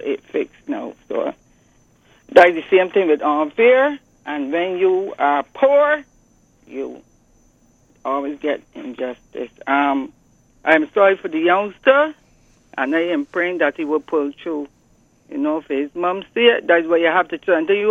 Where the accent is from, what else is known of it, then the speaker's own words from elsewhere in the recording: Saint Michael, Barbados; I was raised in Kiewood, Tichburn.